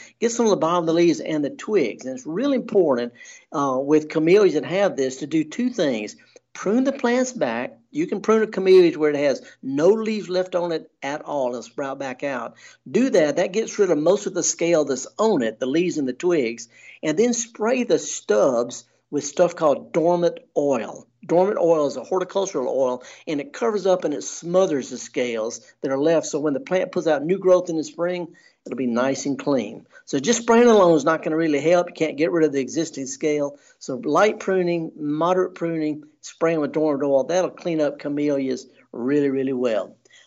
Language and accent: English; Indianola, United States; I'm from Indianola.